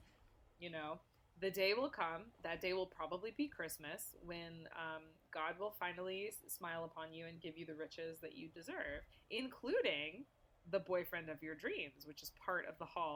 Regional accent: the South, United States; as a Southerner

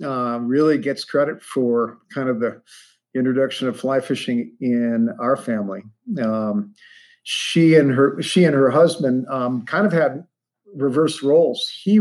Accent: Ohio, United States; But initially I grew up in Ohio.

